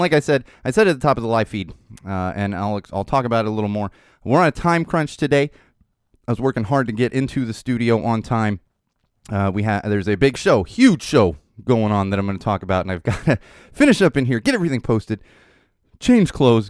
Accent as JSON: {"language": "English", "town": "Miami", "region": "Florida", "country": "United States", "tie": "born there", "said": "I was born in Miami, and I was a very young kid, but I do remember a couple of the big hurricanes that rolled through there."}